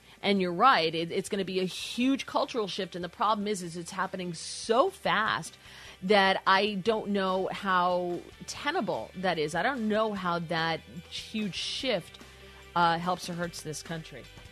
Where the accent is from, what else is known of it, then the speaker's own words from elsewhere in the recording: New Jersey, United States; And I live in New Jersey, born and raised in New Jersey.